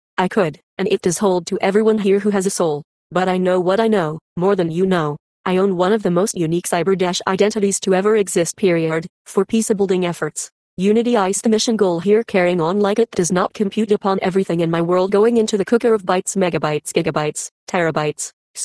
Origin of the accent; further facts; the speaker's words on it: San Bernardino, California, United States; now in Denver, United States; I am back here in my hometown San Bernardino, and then back into Denver from July 2017.